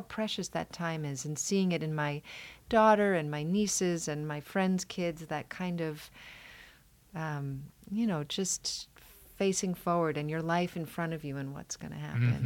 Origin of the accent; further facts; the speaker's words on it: New York, United States; which I'm from New York, so it should be.